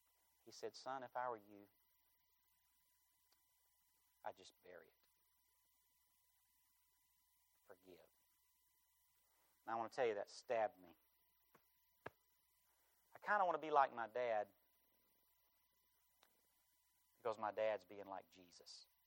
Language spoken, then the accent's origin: English; Charlotte, North Carolina, United States; I'm from North Carolina. I'm a Tar Heel. I'm from this state. I've lived in South Carolina for most of my ministry and love it. But I'm a Tar Heel. I'm from the state of North Carolina. I was born and raised in Charlotte, right outside of Charlotte.